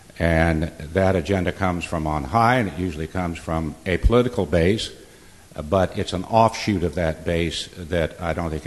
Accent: Dodge City, Kansas, United States; I'm from Dodge City, so I don't really like to talk about it much. We're a little different out there.

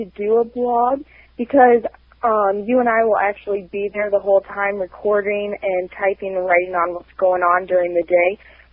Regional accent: Princeton, Iowa, United States; I grew up in Princeton, Iowa, a real small town north of Davenport along the Mississippi River. I've grown up on a small farm, always showing cattle since I was little.

